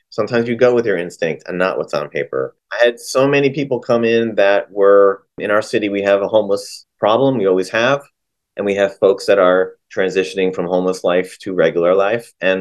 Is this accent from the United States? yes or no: yes; New Jersey, United States; moved away as an adult; I came here from New Jersey. It was a different life.